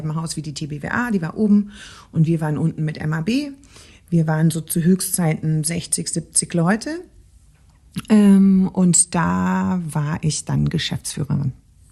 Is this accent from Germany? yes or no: yes; Radolfzell, Baden-Württemberg, Germany; also born or lived in Konstanz; Nee, aber ich komme vom Bodensee.